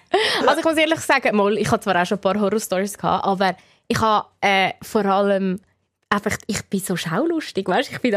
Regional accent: Switzerland; Das ist ja abartig, was es bei uns in der Schweiz, wo man das Gefühl hat, man hat Sitten, Ordnung, Regeln gelernt

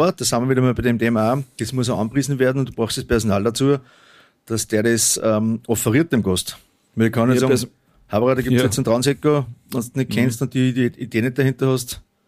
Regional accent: Kremsmünster, Upper Austria, Austria; Also ich bin aus Kreismünster, wir haben viel Industrie in Kreismünster

